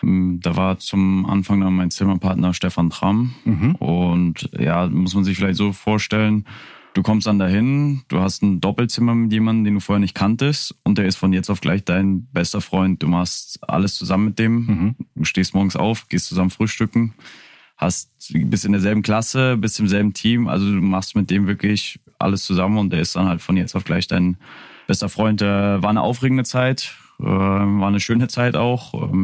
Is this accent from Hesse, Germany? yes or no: no; Niesky, Saxony, Germany; also born or lived in Görlitz; Ja gut, ich bin ja nur in Görlitz geboren. Ja. Aufgewachsen bin ich in Nieski.